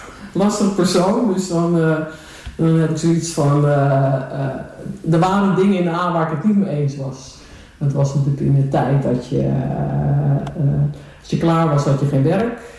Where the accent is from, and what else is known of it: Haarlem, North Holland, Netherlands; born or raised there; now in Texel, Netherlands